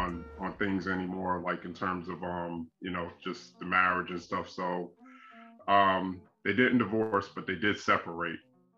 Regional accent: Irvington, New Jersey, United States; also born or lived in Newark / Orange / East Orange; I am from New Jersey. I was born in Newark, New Jersey, and I was actually raised all throughout Essex County, mainly Irvington, lived in Orange for a time, lived in East Orange

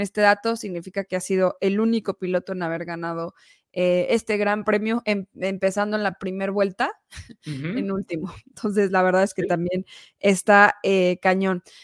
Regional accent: Mexico; como mexicanos nos encanta

